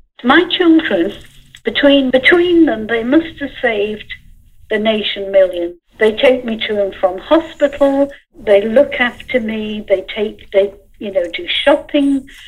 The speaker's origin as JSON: {"language": "English", "country": "Ireland", "said": "I'm Irish. I'm disabled. I'm a woman. I've lived in poverty. I've been to university. I'm from many communities."}